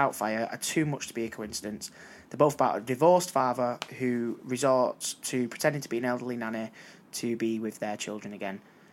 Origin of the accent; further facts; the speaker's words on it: Wythenshawe, North West England, United Kingdom; Yeah, mate, I'm from Wivenshaw, right? So it's cheap and cheerful.